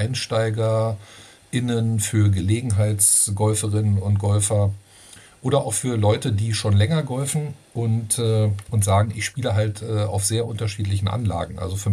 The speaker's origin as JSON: {"language": "German", "region": "Berlin", "country": "Germany", "said": "Ich komme aus Berlin."}